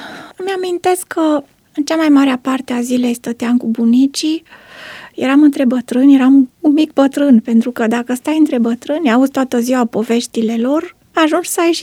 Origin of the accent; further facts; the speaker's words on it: Târnăveni, Mureș County, Romania; born there; Eu m-am născut în localitatea Târnăveni, un oraș mic de lângă Târgu Mureș